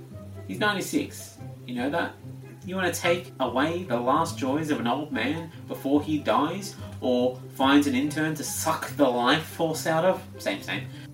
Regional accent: Australia; Now, as an Australian, it is my unfortunate duty to come out and make it known that not all Australians feel the same way the Murdochs do most of the time.

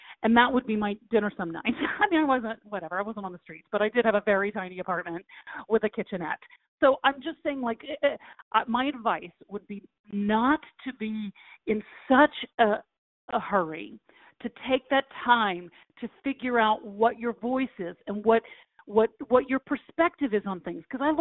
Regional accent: Texas, United States; now in Los Angeles, United States; I'm from Texas and I went to University of Florida and I came out here

